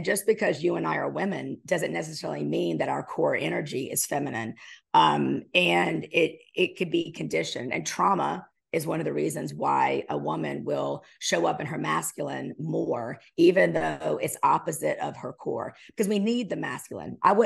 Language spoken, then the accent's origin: English; South Carolina, United States; Yeah, I'm from South Carolina.